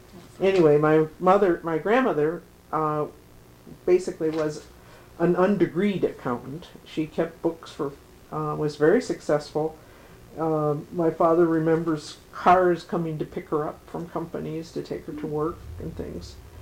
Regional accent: Chicago, Illinois, United States; First of all, I was born in Chicago, Illinois on September 23rd, 1941. And grew up in the same house on the north side of Chicago and went to Chicago Public Schools.

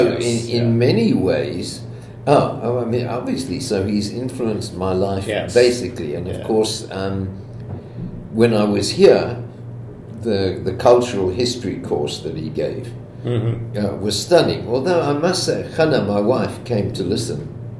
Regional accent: South Africa; moved away as an adult; also born or lived in Israel; now in Madison, United States

